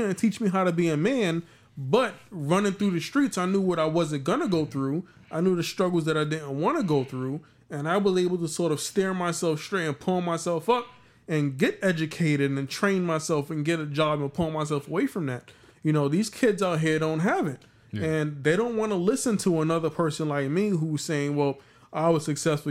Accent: New York, United States; I'm from New York. I've seen my fair share of crime.

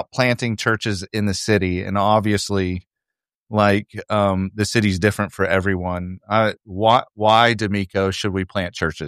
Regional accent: Arkansas, United States; also born or lived in Tulsa, Oklahoma; I was born in Tulsa, Oklahoma, not a huge city, but it was a city. And then my parents at 6 years old took me to rural Arkansas.

